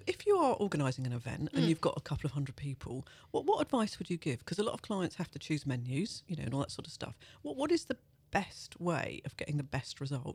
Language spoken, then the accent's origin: English; United Kingdom; And yet everybody's being very polite because we're British